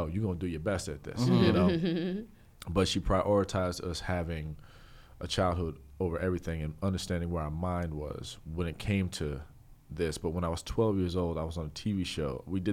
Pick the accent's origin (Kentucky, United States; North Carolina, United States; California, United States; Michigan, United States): North Carolina, United States; Camp Lejeune; born there; also born or lived in Hawaii; I was born in Camp Lejeune.